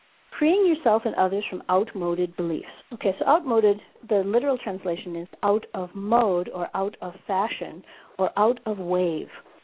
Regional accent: Minneapolis, Minnesota, United States; now in Johannesburg, South Africa; That would be 8:20 in Minneapolis, St. Paul, my hometown, and it's 4:20 in Johannesburg, South Africa. That's where we're broadcasting from.

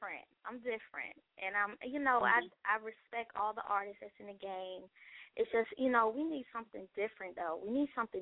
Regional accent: West Palm Beach, Florida, United States; Hello. This is … I'm from West Palm Beach, Florida.

